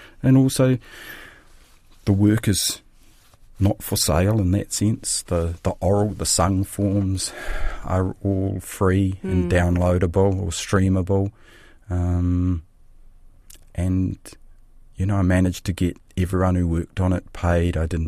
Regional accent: New Zealand; Is it just as a New Zealander now that I, and now that Māori have been powerful in my life

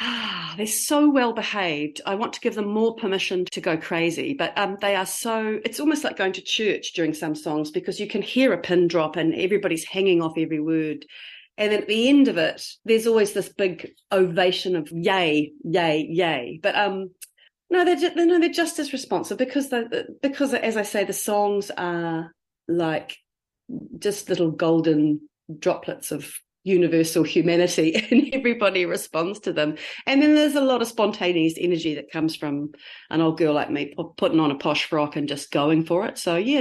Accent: Gisborne, New Zealand; I think my photos on the wall of the Emerald Hotel in Gisborne, in Te Rāwhiti, my hometown.

